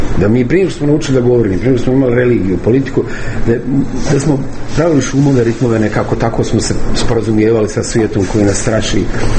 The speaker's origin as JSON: {"language": "Bosnian", "town": "Sarajevo", "region": "Federation of Bosnia and Herzegovina", "country": "Bosnia & Herzegovina", "said": "Ja sam Sarajlija, ja sam naviko da u maloj sredini ne strčiš."}